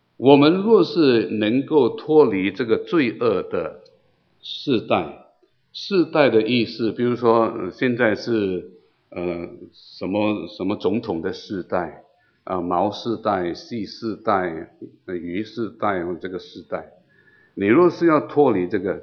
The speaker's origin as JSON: {"language": "Chinese", "country": "China", "said": "我们中国人叫做改朝换代，对吗？"}